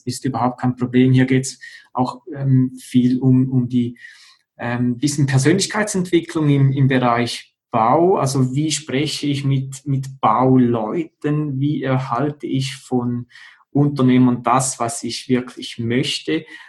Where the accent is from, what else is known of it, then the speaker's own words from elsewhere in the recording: Switzerland; bei uns in der Schweiz